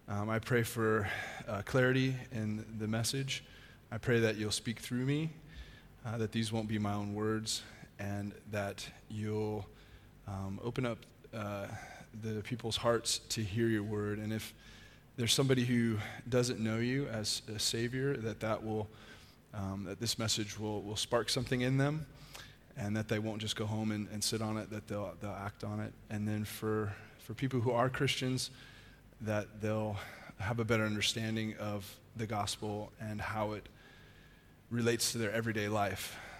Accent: Reno, Nevada, United States; So I grew up in Reno, Nevada, known for gaming and just kind of being in the middle of nowhere. And throughout my childhood, my parents would occasionally attend church

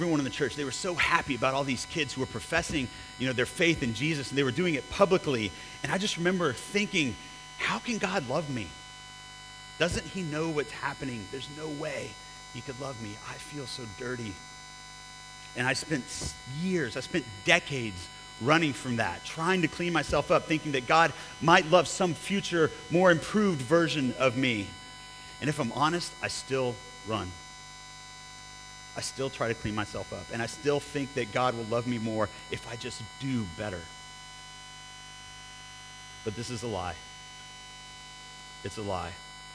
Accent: Texas, United States; I grew up in Texas.

